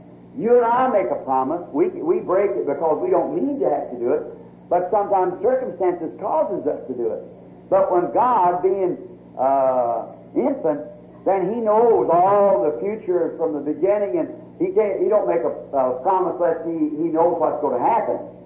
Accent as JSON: {"language": "English", "country": "United States"}